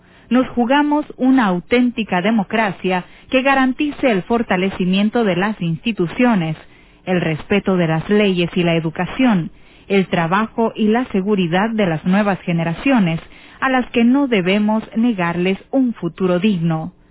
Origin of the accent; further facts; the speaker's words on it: Mexico; Compartimos como mexicanos la pena y el sufrimiento de las familias